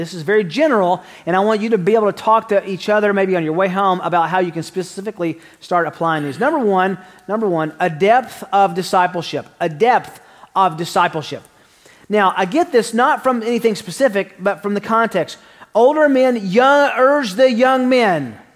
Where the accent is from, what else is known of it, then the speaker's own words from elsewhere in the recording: Tennessee, United States; Now, I want you to remember, I'm from Tennessee. English is technically my second language, and math is not even on my radar.